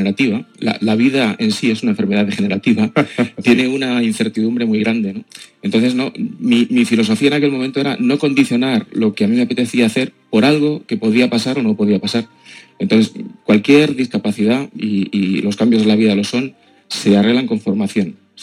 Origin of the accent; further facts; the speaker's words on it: Madrid, Community of Madrid, Spain; now in Granada, Spain; Yo soy de Madrid.